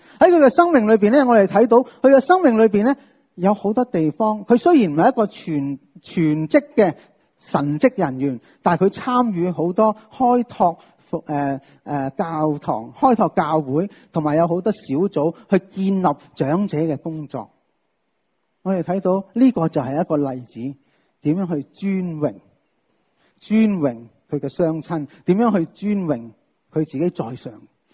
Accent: China; 我哋中国人

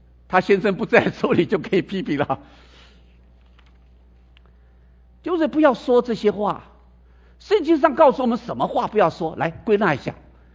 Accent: China; 所以我们中国人也有一句话说什么？良言一句三冬暖，恶语伤人六月寒。

